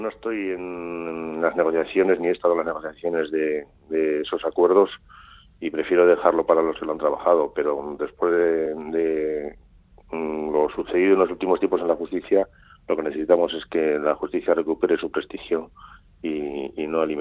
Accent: Navarre, Spain; comunidad es complicada y diferente es la mía, es la Navarra, la que yo aprecio y quiero mucho, ¿no? Pero somos así los navarros.

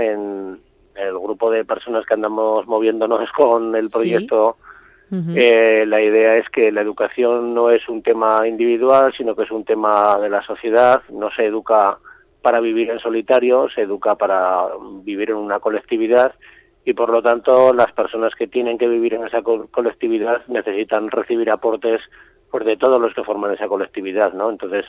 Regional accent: Zaragoza, Aragon, Spain; Bueno, nosotros somos los tres de Zaragoza, ¿sí?, los tres iniciadores.

